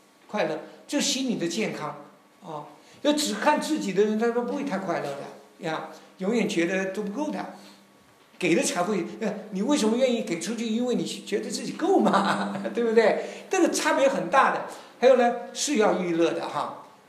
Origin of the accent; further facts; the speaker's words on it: China; 我们中国人都喜欢讲曾子什么吾日反省。